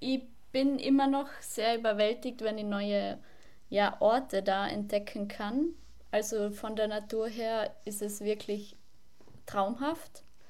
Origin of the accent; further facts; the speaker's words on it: Austria; now in Ålesund, Norway; ich komme aus Österreich, bin 27 Jahre alt